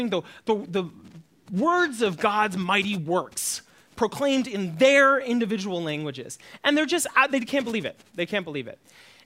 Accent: United States; And I say that as an American who only knows one language

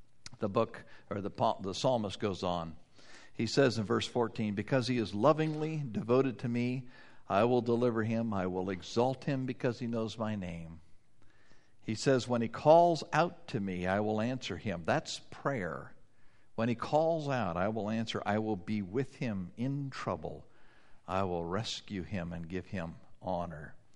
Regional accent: Wyoming, United States; Now, you folks live closer to the water than I did growing up in Wyoming.

